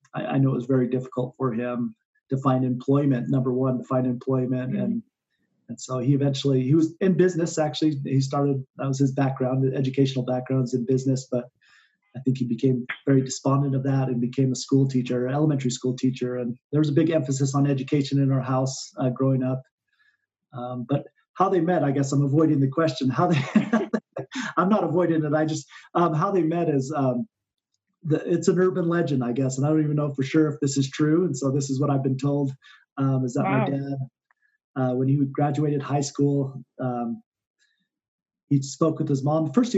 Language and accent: English; Utah, United States; also born or lived in Oklahoma; Interesting enough, I was born in Oklahoma, but I grew up down in southern Utah in the Four Corners area in this small town. My dad was a school teacher on the Navajo Reservation, and we ended up living down there.